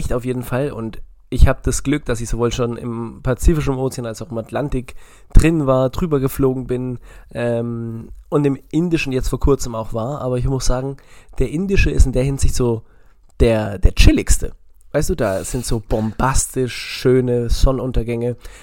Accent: Baden-Württemberg, Germany; accent: Baden dialect; dass ich anscheinend einen süddeutschen Dialekt, einen badischen, baden-württembergischen Dialekt habe.

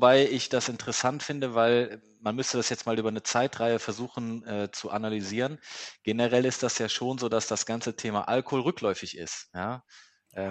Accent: North Rhine-Westphalia, Germany; als Rheinländer komme ich aus der Ecke, wo man Alaaf ruft

